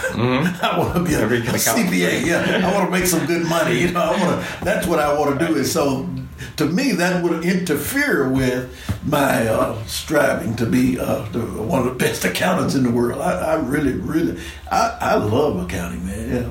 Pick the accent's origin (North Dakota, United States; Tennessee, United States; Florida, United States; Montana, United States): Tennessee, United States; Memphis; Memphis, Tennessee. Oh, yeah. Born and raised in Memphis. Went to school in Jackson, Tennessee, but Memphis, Tennessee.